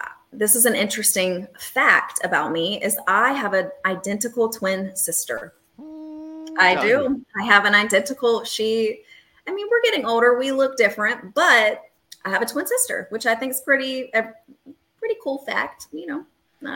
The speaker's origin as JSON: {"language": "English", "town": "Charleston", "country": "United States", "tie": "born or raised there", "said": "the Charleston 5K. That's going to line up with the E2R Charleston 5K on November 9th. And that's my hometown. So I'm going to go all hard for this one."}